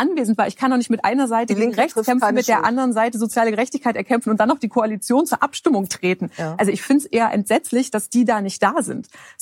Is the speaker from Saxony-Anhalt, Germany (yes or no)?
yes; Saxony-Anhalt, Germany; zum Beispiel auch in meinem Heimatbundesland Sachsen-Anhalt, das schadet euch